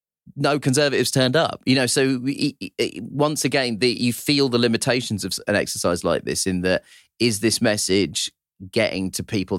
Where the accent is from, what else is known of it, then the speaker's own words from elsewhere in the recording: United Kingdom; I felt that I was there in my capacity as a British citizen and voter